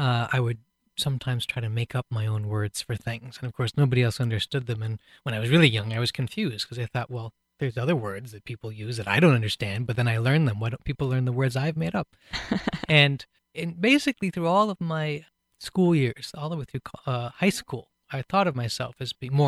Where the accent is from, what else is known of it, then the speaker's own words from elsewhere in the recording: Seattle, Washington, United States; I was born and raised in Seattle.